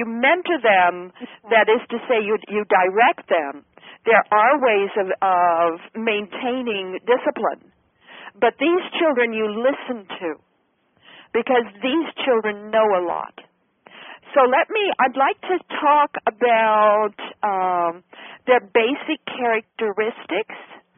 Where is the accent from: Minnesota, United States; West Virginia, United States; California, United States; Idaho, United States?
Idaho, United States; Of course, I'm from Idaho and Bruno country, and Bruno Jasper is, you know, my kind of stone from my kind of people and my kind of country.